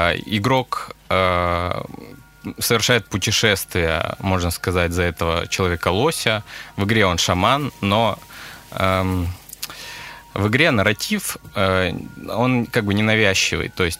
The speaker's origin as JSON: {"language": "Russian", "town": "Perm", "region": "Perm Krai", "country": "Russia", "said": "оба мы из Перми"}